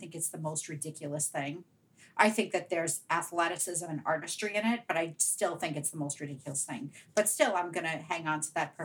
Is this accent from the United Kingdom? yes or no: no; Pittsburgh, Pennsylvania, United States; So I was a child growing up in Pittsburgh in the 70s.